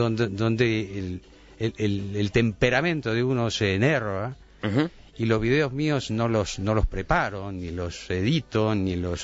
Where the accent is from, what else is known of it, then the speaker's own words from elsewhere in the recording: Uruguay; cómo me defino yo como un uruguayo típico.